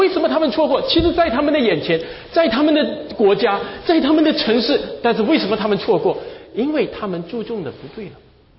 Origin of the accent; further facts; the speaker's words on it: Singapore; 其实我们新加坡人也一样